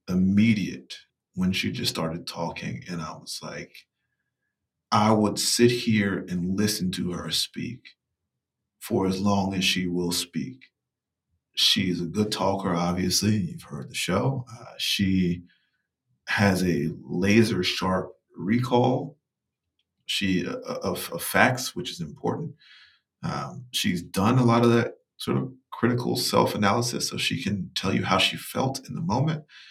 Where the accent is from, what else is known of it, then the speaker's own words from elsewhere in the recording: North Carolina, United States; And it was about how my home state had become the battleground for all these issues